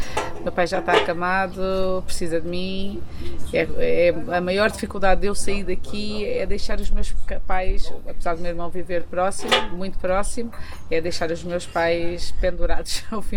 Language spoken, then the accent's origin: Portuguese; Tavira, Faro, Portugal; also born or lived in France; a minha mãe é dos Torninhos, o meu pai é de Valdebres, e eu nasci em Tavira, mas fui até aos 5 anos de idade, estive ali na zona da Cunhada.